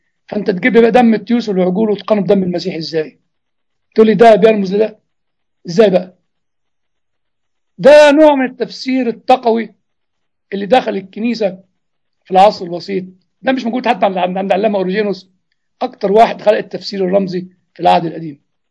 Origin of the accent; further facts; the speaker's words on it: Egypt; والكلام ليك يا جاره زي ما بيقولوا عندنا في مصر